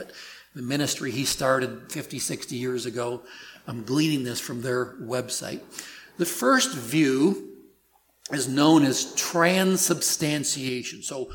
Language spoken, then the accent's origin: English; Wyoming, United States; I'm from Wyoming, all right?